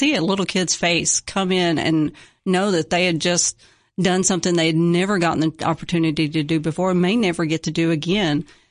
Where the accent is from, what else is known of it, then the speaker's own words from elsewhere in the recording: Cookeville, Tennessee, United States; I grew up here in Cookeville, and I graduated high school from here. I did marry someone who lived in a neighboring county, And I lived there for 17 years.